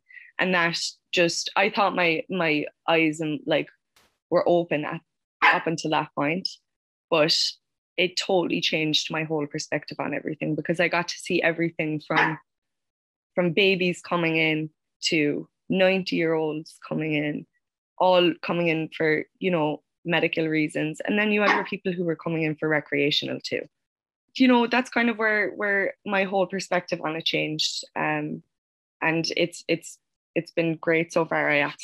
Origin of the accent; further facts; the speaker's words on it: Ballyvolane, Munster, Ireland; also born or lived in Boston, United States; I was born in Boston and I lived here until I was about 8 or 9, and then we moved back to Ballyvlan. Lived in Ballyvlan then up until I was 21